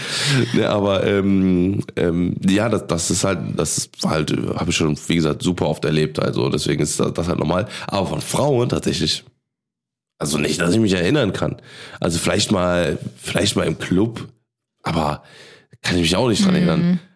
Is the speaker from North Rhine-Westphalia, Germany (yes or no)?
yes; Cologne, North Rhine-Westphalia, Germany; für mich als, als Kölner, ne, als geboren, geboren und aufgewachsen